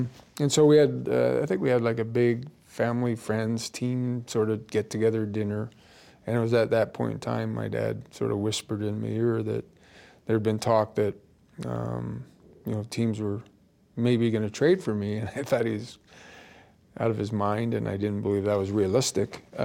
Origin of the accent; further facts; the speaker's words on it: Toronto, Ontario, Canada; And I was from Toronto area and I was their adopted son.